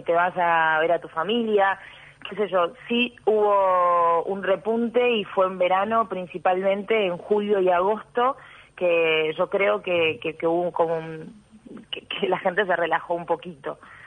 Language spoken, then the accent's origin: Spanish; Uruguay; yo soy uruguaya